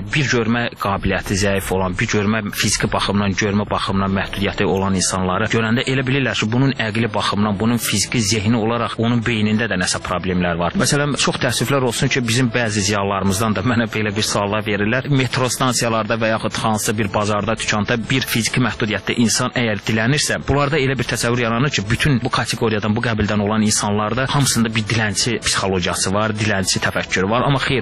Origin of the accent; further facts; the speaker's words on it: Kvemo Kartli, Georgia; O kənddə doğulub boya başa çatmışam. 90-cı ilə qədər mən o kənddə yaşamışam.